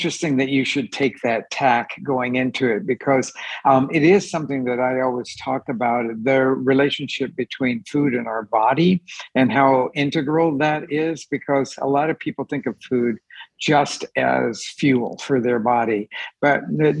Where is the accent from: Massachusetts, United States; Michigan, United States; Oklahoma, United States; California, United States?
Oklahoma, United States; Oklahoma City; I grew up in Oklahoma City in a barbecue restaurant, which has its own incredible smells